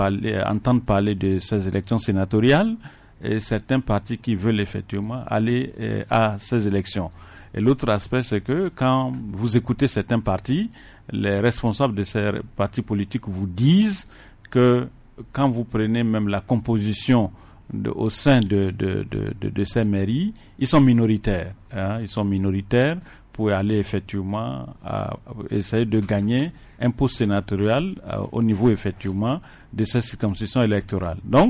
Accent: Togo; c'est que nous sommes des Togolais.

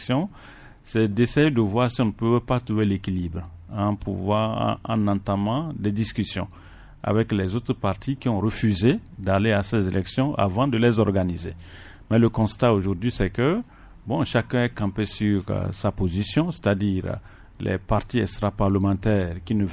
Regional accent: Togo; c'est que nous sommes des Togolais.

